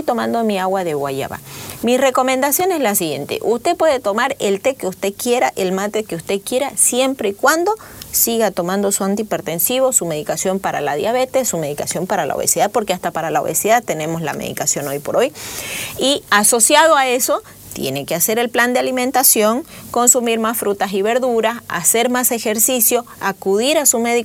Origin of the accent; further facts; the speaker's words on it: Bolivia; Nosotros no somos chinos, nosotros somos bolivianos.